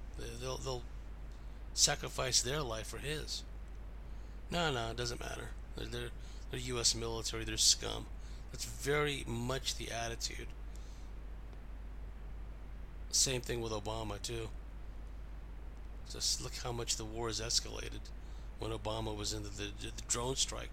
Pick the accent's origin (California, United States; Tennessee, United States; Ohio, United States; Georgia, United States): California, United States; San Jose; I mean, I grew up in San Jose, California, surrounded by Democrats.